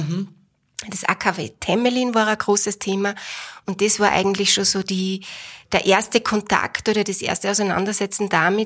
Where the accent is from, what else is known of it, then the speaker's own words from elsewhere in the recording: Upper Austria, Austria; born there; also born or lived in Vienna; ich bin gebürtige Oberösterreicherin, jetzt aber schon einige Jahre in Niederösterreich, viele Jahre in Wien und habe selbst 4 Kinder. Ja, bin ein Kind vom Land